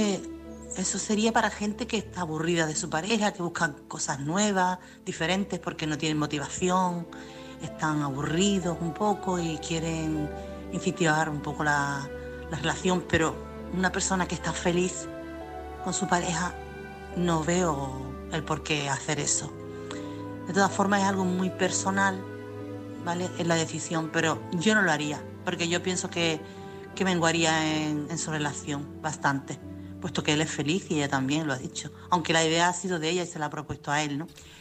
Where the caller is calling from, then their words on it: Chiclana de la Frontera, Andalusia, Spain; corresponsal de Chiclana